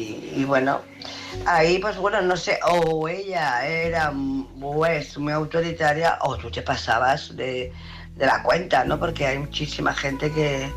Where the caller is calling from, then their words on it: Barcelona, Catalonia, Spain; de Barcelona.